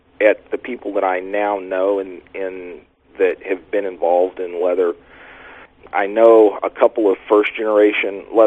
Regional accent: California, United States; now in Tennessee, United States; I was born in California. One of the few natives of my age group. Lived in California most of my life until I moved to Tennessee in 1997.

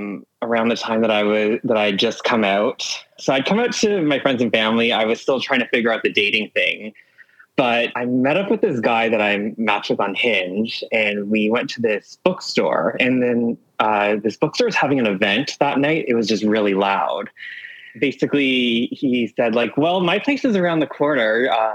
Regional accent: Toronto, Ontario, Canada; I'm from Toronto.

